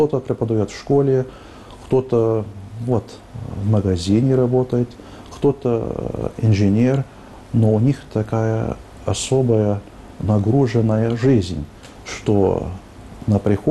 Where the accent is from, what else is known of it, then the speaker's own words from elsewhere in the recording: United States; Я помню, когда я рос в Америке, в 70-х годах